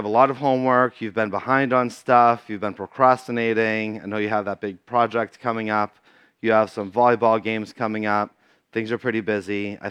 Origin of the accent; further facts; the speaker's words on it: Massachusetts, United States; accent: Boston; I'm from Massachusetts. I'm sorry that my Boston accent isn't thicker, but I could say thicca if you'd prefer.